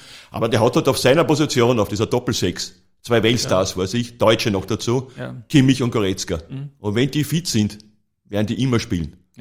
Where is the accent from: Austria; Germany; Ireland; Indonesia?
Austria; Vienna; ich sage, ich bin ein Wiener